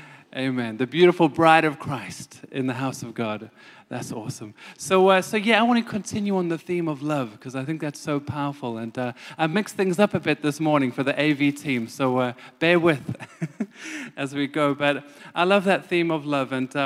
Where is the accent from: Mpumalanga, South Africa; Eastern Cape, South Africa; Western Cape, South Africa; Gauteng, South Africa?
Western Cape, South Africa; Somerset West; accent: South African; now in United Kingdom; I'm South African, as you can hear from my accent. I'm a little town called Somerset West, just outside of Cape Town. But I flew over here about 14 years ago